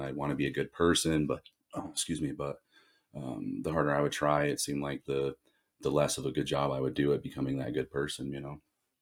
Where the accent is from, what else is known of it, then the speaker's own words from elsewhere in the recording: Ephraim, Utah, United States; You know, and growing up in Ephraim where I was at, and this isn't a bad thing, it was definitely something that a lot of youth looked forward to doing.